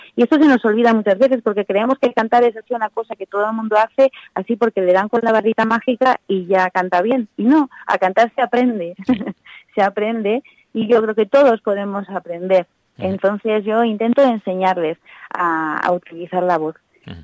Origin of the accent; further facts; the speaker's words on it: Oviedo, Asturias, Spain; Somos de Oviedo, venimos desde Oviedo directamente. Vamos vestidas de asturianas